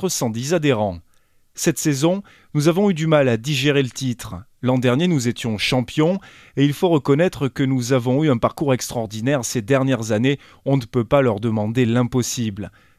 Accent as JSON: {"language": "French", "town": "Montpellier", "region": "Occitanie", "country": "France", "said": "En tant que Montpelliérain et ancien basketteur"}